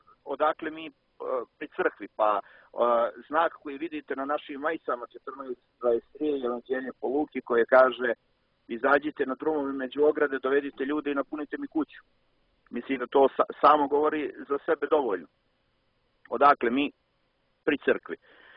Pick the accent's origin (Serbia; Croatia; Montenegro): Montenegro; Nismo mi Rusi u Crnoj Gori, mi smo Srbi Crnogorci u Crnoj Gori